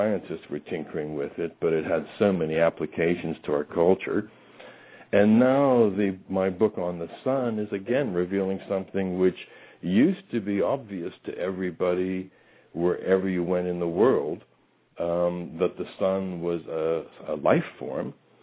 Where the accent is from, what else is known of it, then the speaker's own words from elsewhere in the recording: United States; I'm American, I know.